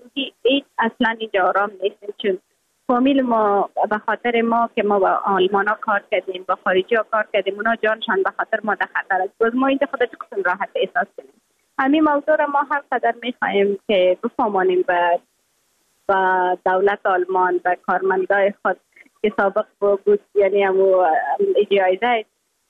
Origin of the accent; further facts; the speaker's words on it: Afghanistan; وقتی وطن خودم میبینیم در او حالت